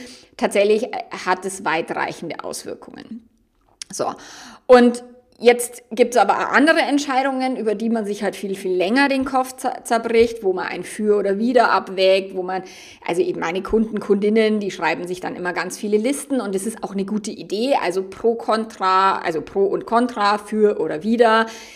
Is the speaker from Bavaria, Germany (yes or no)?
yes; Bavaria, Germany; Also ich glaube, bei uns in Bayern schon immer nur, da heiraten wir heute gefälligst